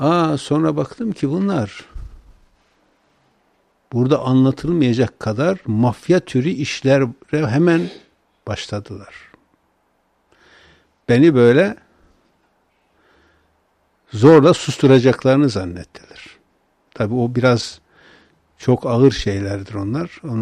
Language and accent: Turkish; Tortum, Erzurum, Turkey; benim yakın çevremde de bir tarikatçı yoktu Erzurum'da. Mesela bizim kazada bizim köyde hiç olmamıştı. Şimdi bizim tortum daha çok ilimle anılan bir şeydir, kazadır.